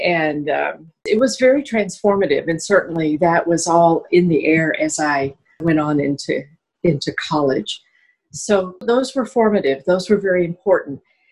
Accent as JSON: {"language": "English", "town": "Dallas", "region": "Texas", "country": "United States", "tie": "born there", "said": "Well, I was born in Dallas, Texas."}